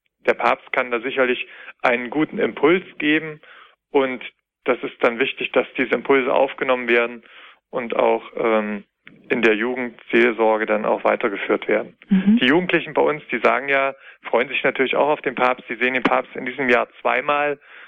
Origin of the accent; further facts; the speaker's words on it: Thuringia, Germany; born there; diese Kapelle, die ist ganz nah von meinem Geburtsort stehend, die bietet sich an, weil sie auch ein bedeutender Wallfahrtsort im Eichsfeld ist